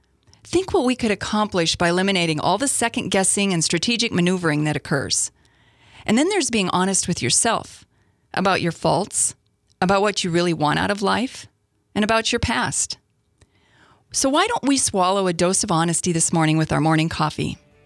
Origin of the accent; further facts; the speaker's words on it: North Dakota, United States; without having to drive 30 to 45 miles like we did where I grew up in North Dakota.